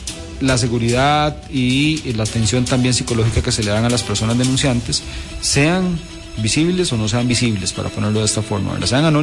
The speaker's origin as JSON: {"language": "Spanish", "country": "Costa Rica", "said": "yo considero que como costarricenses tenemos la obligación moral y ética de hacerlo"}